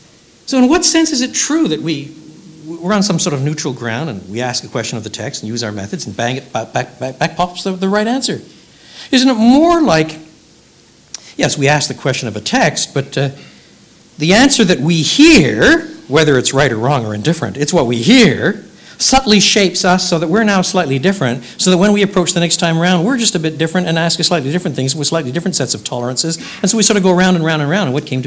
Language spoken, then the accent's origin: English; Quebec, Canada; Well, you know, I was brought up in French Canada.